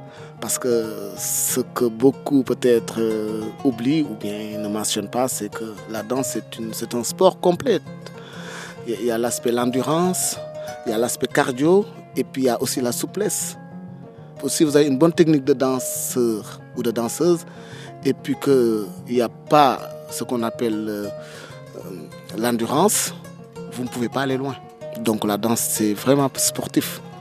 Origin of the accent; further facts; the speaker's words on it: Louga, Senegal; Mon papa, il était directeur artistique d'une troupe de danse et de théâtre de mon pays d'origine, Louga, Sénégal.